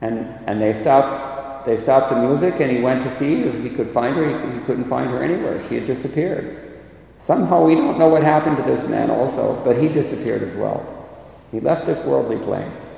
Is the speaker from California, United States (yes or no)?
yes; Hollywood, California, United States; born there; I was born in Hollywood. What kind of a place is that for spiritual life?